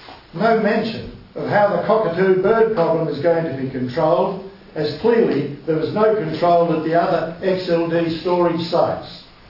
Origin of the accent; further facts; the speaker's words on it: Longford, Tasmania, Australia; I'm from Pansanga, Longford.